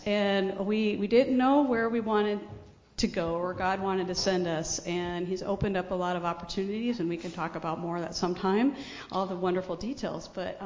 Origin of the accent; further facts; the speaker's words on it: Pacific Northwest, United States; We're both from the Northwest, or at least I am more than Patrick, and as beautiful as we know in the Northwest.